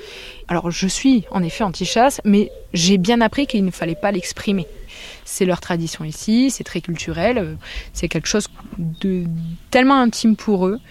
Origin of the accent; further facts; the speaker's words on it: Marseille, Provence-Alpes-Côte d'Azur, France; also born or lived in Paris; Moi, je dis que je suis marseillaise, je parle pas forcément de mon passage à Paris, j'ai vécu 5 ans à Paris